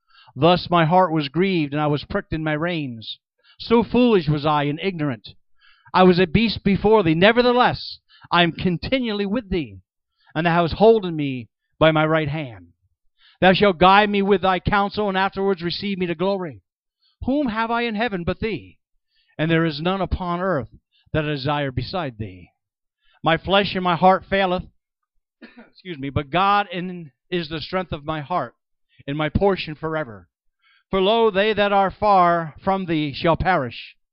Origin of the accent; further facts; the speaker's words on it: Middletown, New York, United States; We traveled not too far from here, an hour and a half, hour and 40 minutes, to my hometown of Middletown, New York.